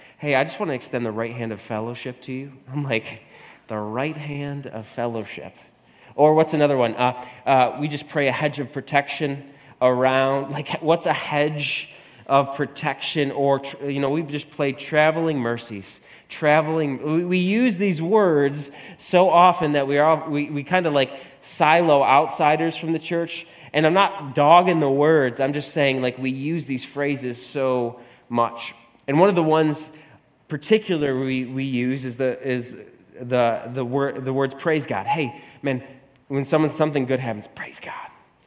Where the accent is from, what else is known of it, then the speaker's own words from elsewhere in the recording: New York, United States; But that all that means is, hey, and I'm again from New York.